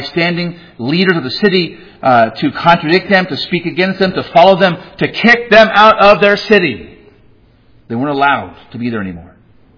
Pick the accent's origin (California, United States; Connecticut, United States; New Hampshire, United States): California, United States; What better place to preach than in hell? And I'm a Californian.